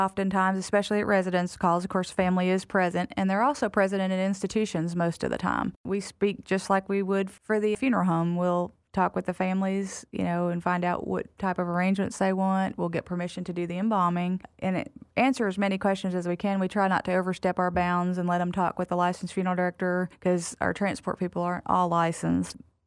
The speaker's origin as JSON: {"language": "English", "region": "Florida", "country": "United States", "said": "My best friend in high school, so her family owned a funeral home, and I'm from Florida."}